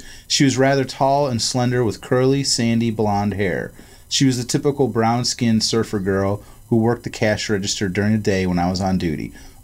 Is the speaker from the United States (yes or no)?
yes; New York, United States; Oh, I'm from New York. That's how we do it.